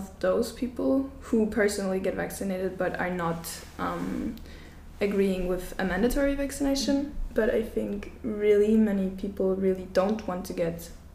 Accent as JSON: {"language": "English", "country": "Austria", "second_language": "English", "lives_now": "Mostar, Bosnia and Herzegovina", "said": "I am from Austria and 16 years old, and right now I'm studying in UWC Mostar, Bosnia Herzegovina."}